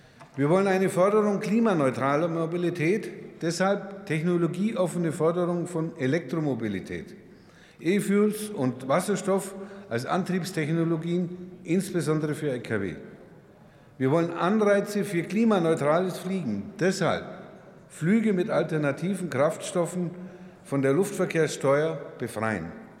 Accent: Bavaria, Germany; Als Bayer sage ich Ihnen

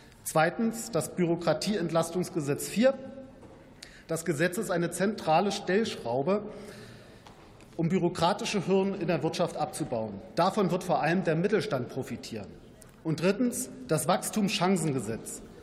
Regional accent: Brandenburg, Germany; dass allein in meiner Heimat Brandenburg Förderkredite in Höhe von 140 Millionen Euro

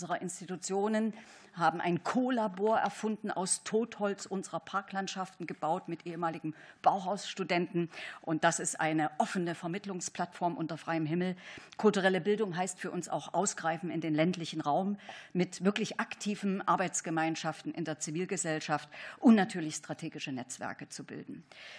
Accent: Thuringia, Germany; Ich war lange in Ostthüringen in meiner Heimat tätig, bin dann nach Bayern und später nach Baden-Württemberg gewechselt

